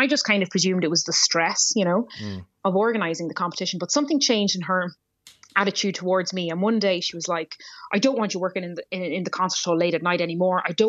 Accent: Ireland; Ronnie's big thing was that we actually, as Irish people speaking English, we speak quite actually Italian vowels in general.

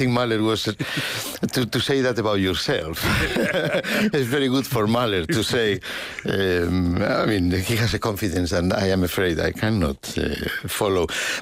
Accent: Santander, Cantabria, Spain; My father took me to a concert in Santander, my hometown.

